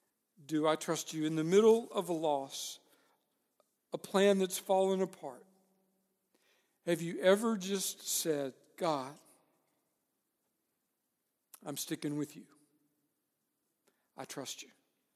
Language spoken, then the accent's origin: English; Paris, Texas, United States; So I'm from East Texas, and I'll tell you a little story. About an hour and a half from where I'm from, Paris, Texas